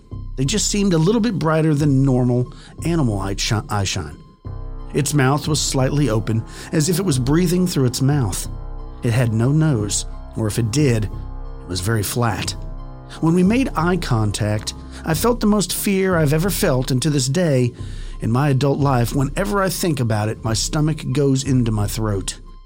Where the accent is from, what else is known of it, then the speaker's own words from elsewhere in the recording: Janesville, Wisconsin, United States; I'm from Janesville, Wisconsin.